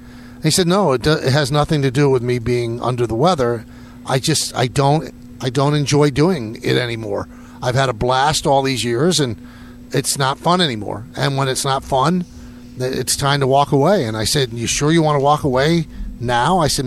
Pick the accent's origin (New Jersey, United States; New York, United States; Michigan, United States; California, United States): New York, United States; As a little boy growing up in New York as a Yankees fan, I was able to broadcast the Yankees for 36 years.